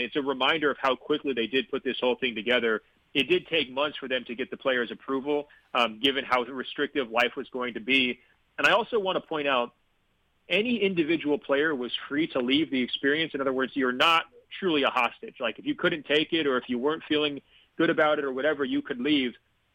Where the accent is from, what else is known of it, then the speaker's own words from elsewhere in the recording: Oregon, United States; because I'm from Oregon and I like the outdoors a lot.